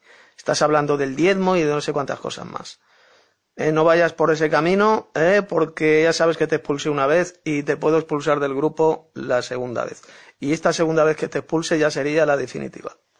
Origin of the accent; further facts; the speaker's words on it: Madrid, Community of Madrid, Spain; de Madrid, España.